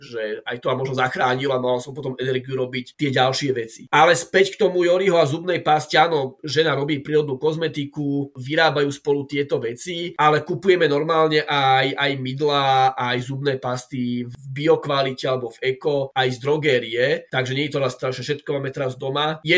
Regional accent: Bratislava, Bratislava Region, Slovakia; ja som človek z Petržalky

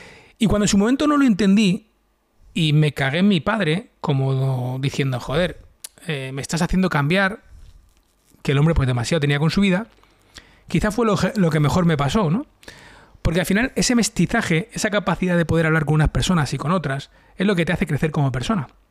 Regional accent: Madrid, Community of Madrid, Spain; also born or lived in Alicante; incluso con 12 años yo estudiaba en jesuitas. Yo soy de Madrid, pero por aquel entonces mi padre trabajaba en Iberia y pues por destinos estábamos viviendo en Alicante.

